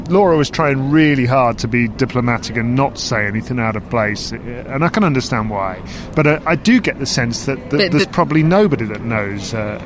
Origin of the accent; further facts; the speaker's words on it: Corsica, France; because I'm from Corsica and we have warm blood there.